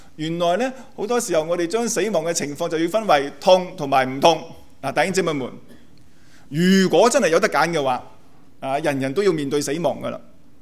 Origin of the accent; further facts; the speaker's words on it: Houston, Texas, United States; 我本身都是来自德州休士顿的，我不知道大家有没有在美国南部住过呢？